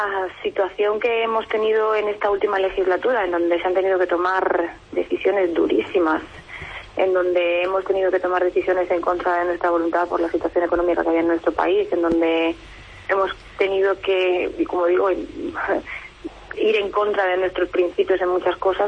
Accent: Santa Pola, Valencian Community, Spain; Yo, por ejemplo, que soy de Santa Pola, en mi municipio

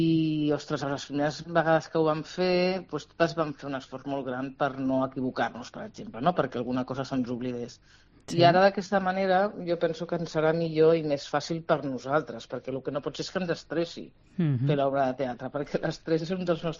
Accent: Barcelona, Catalonia, Spain; now in Girona, Spain; jo no fa gaire temps que visc a Girona, jo sóc de Barcelona, però vaig arribar a Girona

